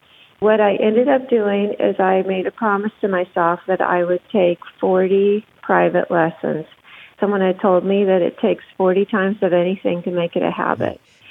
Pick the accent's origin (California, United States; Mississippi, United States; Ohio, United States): Ohio, United States; Loveland; Bridgeport is actually Loveland, Ohio, my hometown here in Cincinnati.